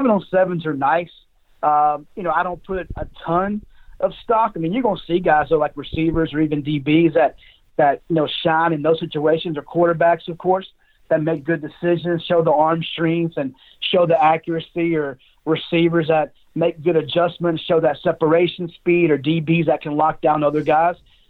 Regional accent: Georgia, United States; So I get to cover, you know, obviously my home state, Georgia

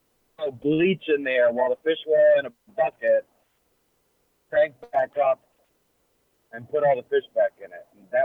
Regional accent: Houston, Texas, United States; And I grew up in Houston, Texas, and I started off just catching fish in what we call the bayou

